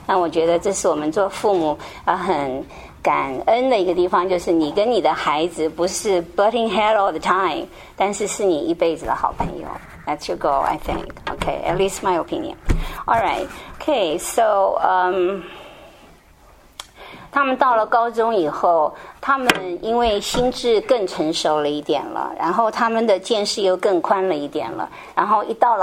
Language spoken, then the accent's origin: Chinese; Taiwan; now in United States; 我是从台湾来的